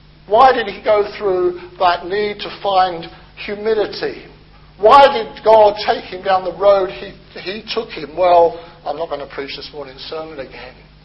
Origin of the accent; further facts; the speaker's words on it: United Kingdom; because we're terribly British